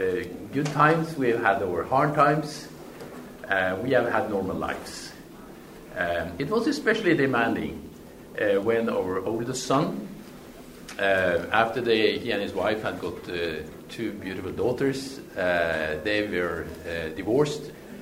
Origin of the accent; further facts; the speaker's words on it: Norway; I'm coming from Norway.